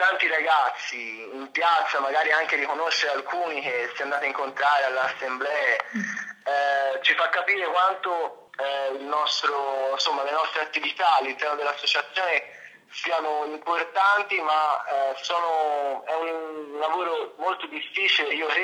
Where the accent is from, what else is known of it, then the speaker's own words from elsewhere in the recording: Scarperia, Tuscany, Italy; Io ho appena fatto 20 anni e sono di Scarperia, nella zona provincia di Firenze, del Mugello.